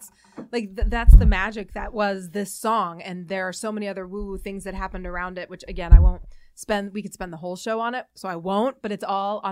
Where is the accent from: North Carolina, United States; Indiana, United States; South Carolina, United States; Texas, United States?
Indiana, United States; It's about my home state, Indiana.